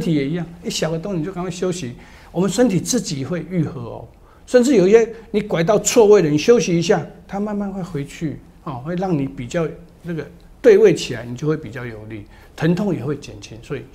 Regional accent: China; 还有我们中国人的这个最好的啊，这个我们这个传统下来的这个叫做太极拳、五禽戏

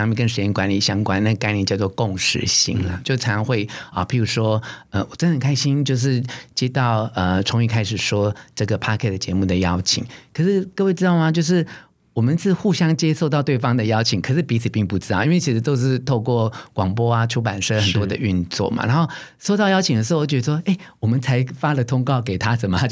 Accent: Taiwan; 我看我们台湾人都说

